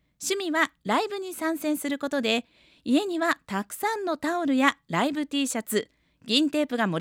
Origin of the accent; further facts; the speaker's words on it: Nagoya, Aichi, Japan; also born or lived in Spain; スペイン生まれ名古屋育ち、